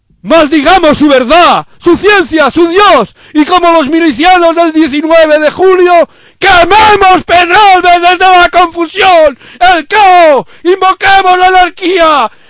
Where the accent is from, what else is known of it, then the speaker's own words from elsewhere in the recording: Spain; yo cuando era pequeño, pues aquí en España, esto que llamamos España